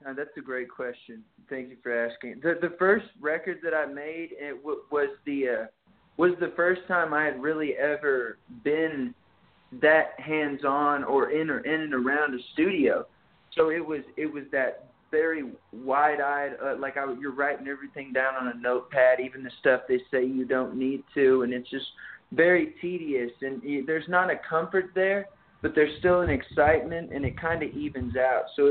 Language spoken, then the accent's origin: English; Texas, United States; I came up from Texas and did them both in Nashville